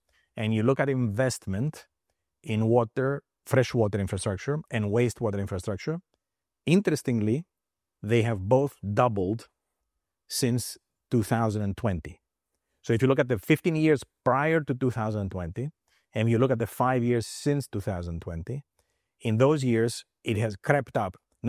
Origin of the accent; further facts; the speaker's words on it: Greece; now in United States; So I'm not from the United States, I'm from Greece originally